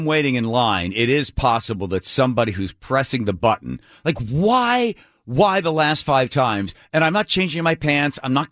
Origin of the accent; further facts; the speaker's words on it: Ireland; Let me tell you something. I'm Irish.